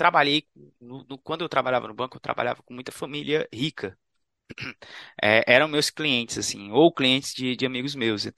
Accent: Brazil; Eu penso muito sobre o que me aterroriza como brasileiro, sabe?

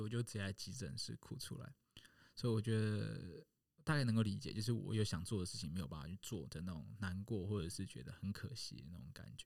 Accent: Taiwan; 有这样的一个歧视在我们台湾人的心中

